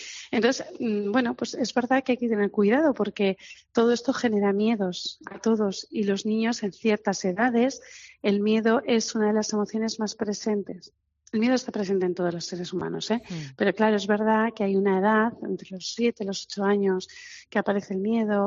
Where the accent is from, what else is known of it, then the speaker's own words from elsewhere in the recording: Valencian Community, Spain; Para nosotros, somos valencianos, hay una parte muy importante de nuestro ser, de nuestra esencia, que está ahí